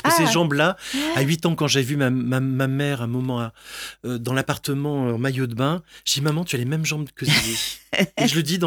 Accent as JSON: {"language": "French", "town": "Marseille", "region": "Provence-Alpes-Côte d'Azur", "country": "France", "tie": "born or raised there", "said": "Et c'est ce que je faisais dans les cours de récré à Marseille. Je suis marseillais"}